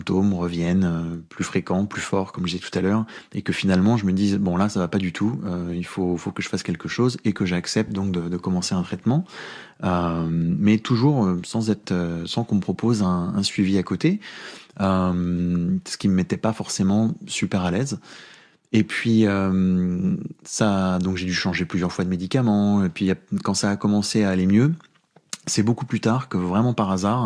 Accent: France; accent: French; c'était entre mon accent franchouillard

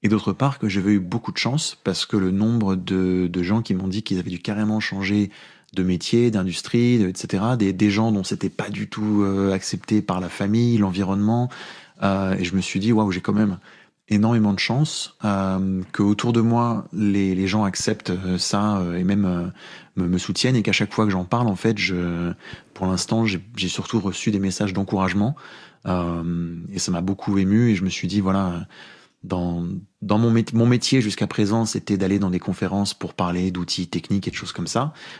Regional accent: France; accent: French; c'était entre mon accent franchouillard

